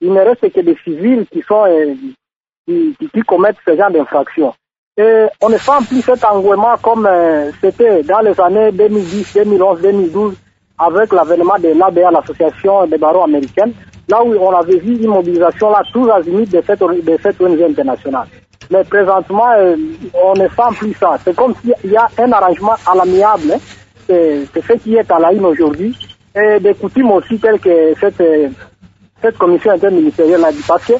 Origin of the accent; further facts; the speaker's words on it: Kindu, Maniema, DR Congo; ici chez nous, à Kindu, au Maniema, dans la province du Maniema